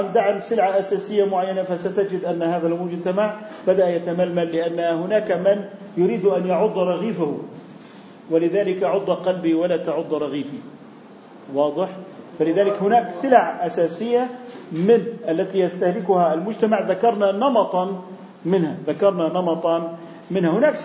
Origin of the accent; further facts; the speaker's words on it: Jordan; حالة البكالوريوس الدرجة الجامعية الأولى عندنا في الأردن اعتبرت من النفقات الواجبة